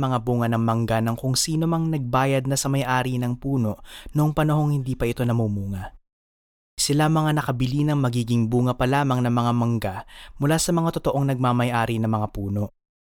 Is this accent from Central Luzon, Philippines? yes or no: no; Candelaria, Calabarzon, Philippines; sa amin sa Candelaria, bihira magsasakang nakatutok lang sa pagtatrabaho sa bukid para sa pagtatanim o pag-aanin ng palay